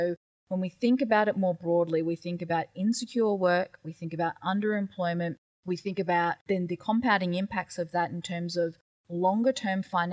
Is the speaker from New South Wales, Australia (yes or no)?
no; Queensland, Australia; So I'm Gugul Yalanji from the Daintree Rainforest, and my social conscience really comes from that.